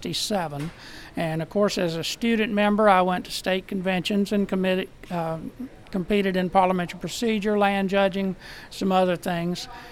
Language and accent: English; Alachua, Florida, United States; Well, I am from the town of Alachua, Florida. It is very near Gainesville, where the University of Florida is.